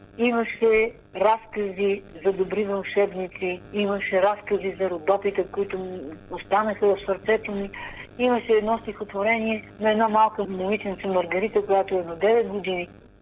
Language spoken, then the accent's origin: Bulgarian; Bessarabia, Ukraine; от Сарабия, от Украина, бих желала да разговарям